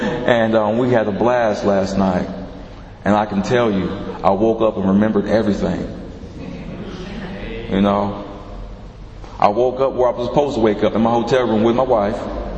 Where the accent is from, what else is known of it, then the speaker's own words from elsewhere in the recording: Long Beach, California, United States; I'm an alcoholic, my sobriety date is July 3rd, 2005. I'm from the Long Beach area of California.